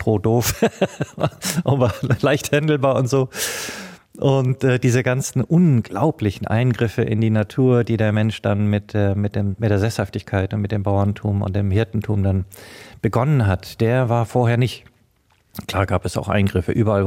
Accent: Namibia; Einmal bin ich aufgewachsen in Afrika, in Namibia auf einer Farm. Meine ganze Kindheit habe ich im Busch verbracht mit einem Gewehr und Hund unterwegs, habe gejagt.

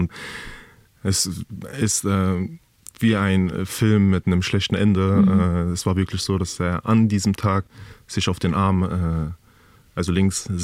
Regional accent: Hanau, Hesse, Germany; Ich liebe Kesselstadt über alles, das ist mein Heimatort, ich bin dort geboren und aufgewachsen.

